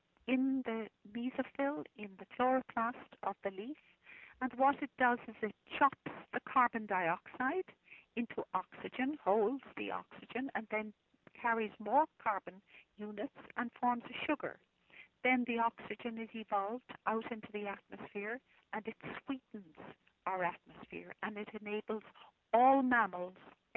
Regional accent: Ireland; first language Irish; English is a second language; And of course, I'm from Ireland, and my first language is an Gaelic.

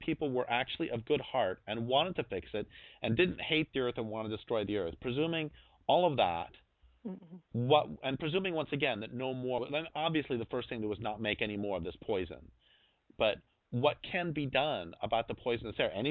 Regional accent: Colorado, United States; but I grew up in Colorado, and we would go up in the mountains all the time

